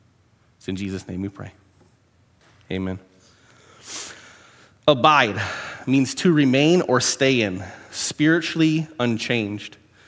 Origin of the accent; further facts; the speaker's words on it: Wisconsin, United States; I grew up in Wisconsin. This is mild compared to up there.